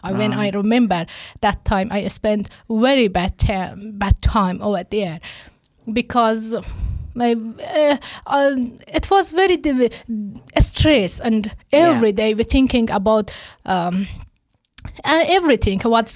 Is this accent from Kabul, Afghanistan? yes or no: no; Herat, Afghanistan; moved away as an adult; also born or lived in Pakistan; I was born in Herat from the western and Afghanistan. I'm from Afghanistan, and I left my country like 10 years ago